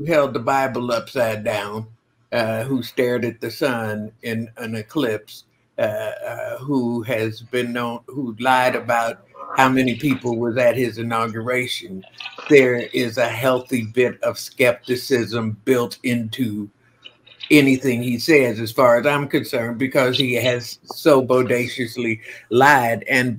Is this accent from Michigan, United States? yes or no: no; Chicago, Illinois, United States; I'm from Chicago. If we hear gunshots, if we hear a car back up, if we hear anything, a balloon pop that sounds like a pop, we do not stand around and wait to see what happened.